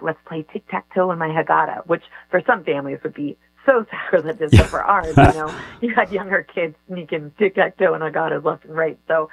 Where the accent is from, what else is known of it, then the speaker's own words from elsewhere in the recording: Texas, United States; he'd always loved, we're from Texas, he'd loved Texas chili.